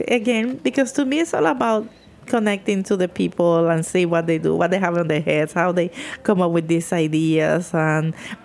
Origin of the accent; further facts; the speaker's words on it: New York, United States; But because I'm a New Yorker and I'm, yeah, you know, I'm gonna be here